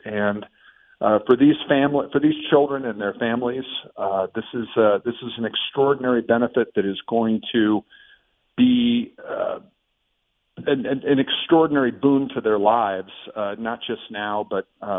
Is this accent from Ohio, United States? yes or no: yes; Ohio, United States; Yeah, you know, there was a bakery that was famous for its donuts, and that was always a Sunday treat for our family.